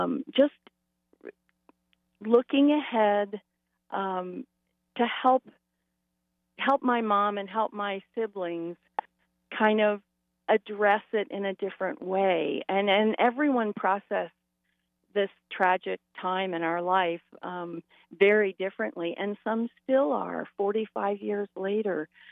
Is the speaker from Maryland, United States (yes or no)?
yes; Baltimore, Maryland, United States; we lived all over the United States, and I'm originally from Baltimore.